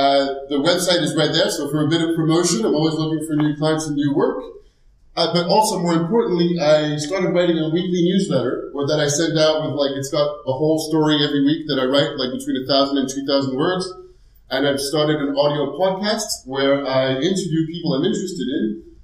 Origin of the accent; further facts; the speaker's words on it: France; accent: American; also born or lived in United States; I have a very Dutch name, an American accent, because I was born in the States. I grew up in France. I'm more French than anything. My father's Dutch and my mom is Spanish.